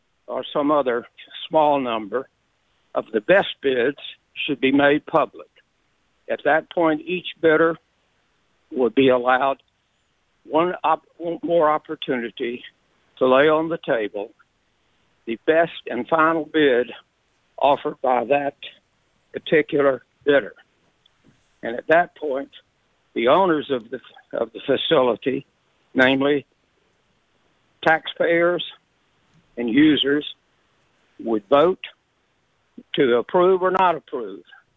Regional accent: Jacksonville, Florida, United States; I was born and raised in Jacksonville, and I've lived here for 84 years and practiced law here for almost that long.

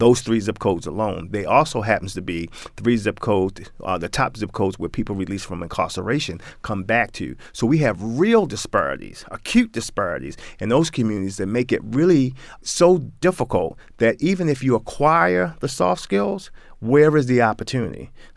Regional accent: Baltimore, Maryland, United States; You know, I grew up in East Baltimore.

